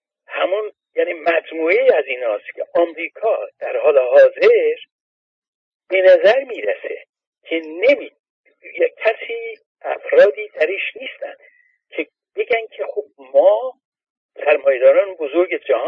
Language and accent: Persian; Iran; حالا چون ما ایرانی هستیم